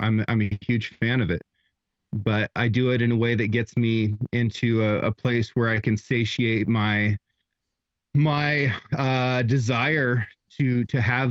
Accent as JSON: {"language": "English", "region": "Oregon", "country": "United States", "tie": "born or raised there", "said": "I grew up here on the Sixth Ranch in Northeast Oregon, in the northeast corner of the state."}